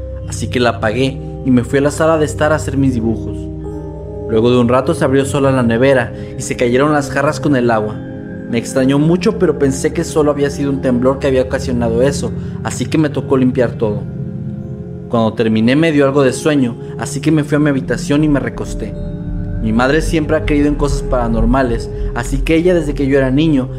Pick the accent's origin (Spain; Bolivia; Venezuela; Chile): Venezuela; Trujillo; Yo soy del estado de Trujillo en Venezuela y esta es mi anécdota, la cual me pasó cuando estaba pequeño, tenía 7 años para ser exacto.